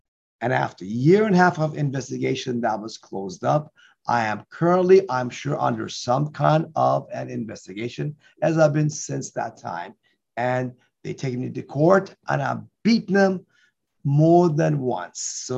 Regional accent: Iran; now in United States; I'm an American citizen since 1989. And I came from Iran, raised in a Jewish family.

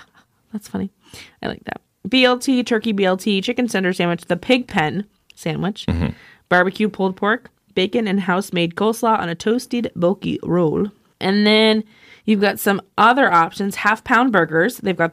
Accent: Ireland; I'm also Irish, so I guess I'm kind of biased.

